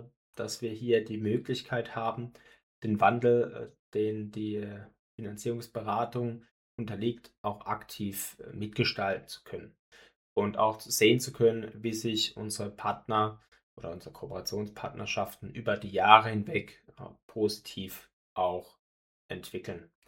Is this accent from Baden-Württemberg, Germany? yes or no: yes; Baden-Württemberg, Germany; in meinem Heimatbundesland Baden-Württemberg